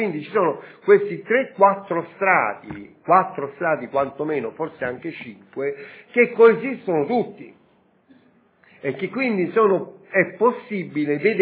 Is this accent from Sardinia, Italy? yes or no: no; Rome, Lazio, Italy; Noi, in particolare in quanto romani, ma in genere per estensione in quanto italiani